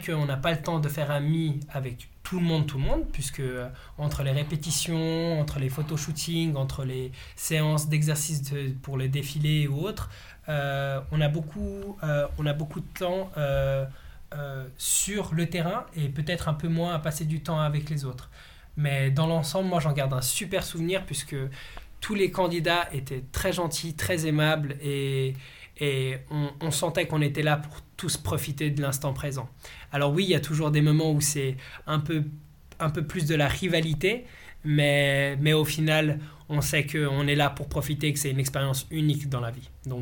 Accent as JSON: {"language": "French", "country": "Bosnia & Herzegovina", "said": "je vais avoir la chance de pouvoir représenter mon pays d'origine qui est la Bosnie."}